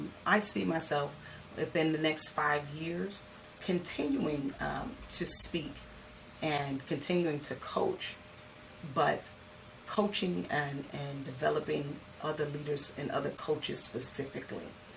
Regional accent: the South, United States; my husband's parents are also, we're from the South.

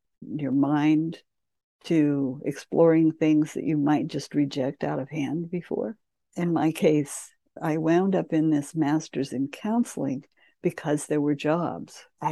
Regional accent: Kansas, United States; I always wanted to be a teacher growing up in Kansas in a small town.

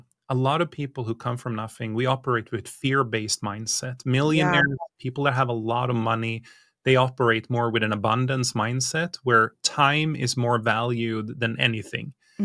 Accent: Sweden; now in United States; So I'm originally from Sweden. I moved to US 2014. I also come from a very humble upbringing, as poor as you can get in Sweden. I grew up with a single mom that worked in a daycare.

